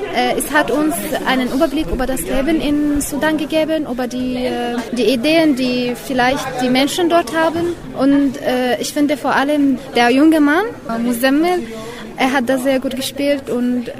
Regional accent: Syria; Ich komme aus Syrien.

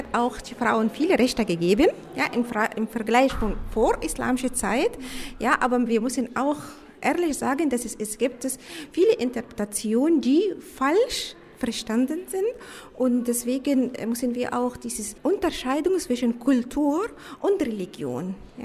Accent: Egypt; now in Tübingen, Germany; ich komme aus Ägypten. Ich wohne in Tübingen seit 13, 14 Jahren.

